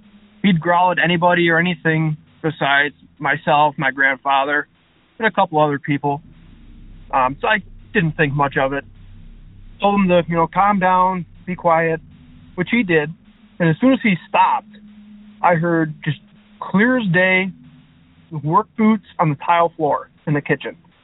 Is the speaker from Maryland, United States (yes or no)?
no; Buffalo, New York, United States; I'm from Buffalo, New York.